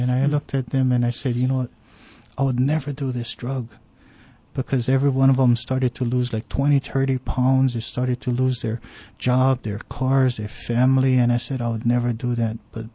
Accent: Pearl City, Hawaii, United States; I grew up in Pearl City, raised in Palisades, my childhood was pretty rough.

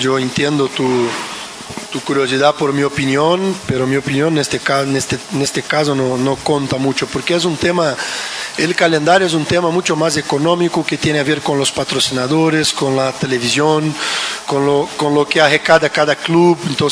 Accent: Brazil; Spanish is a second language; Yo vengo de Brasil

